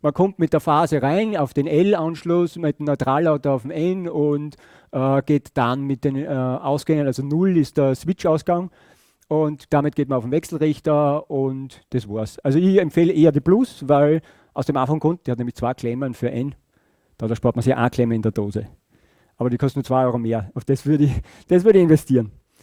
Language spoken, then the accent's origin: German; Austria; also als Österreicher wären wir ja froh, wenn es nur 9 Regelungen gab